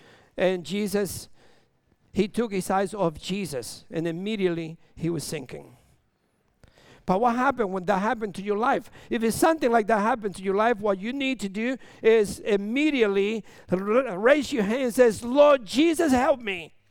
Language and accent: English; Dominican Republic; I'm from Dominican Republic, and I don't walk on eggshell.